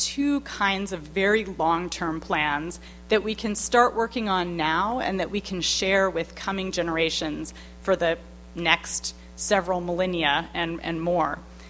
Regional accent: San Francisco, California, United States; that's one thing that I talk about a lot in the book because I'm from San Francisco, where we deal with earthquakes all the time.

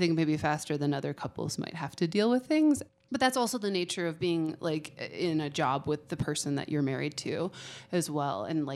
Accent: Pennsylvania, United States; Like, I grew up in Pennsylvania, and I miss it. I miss the seasons a lot

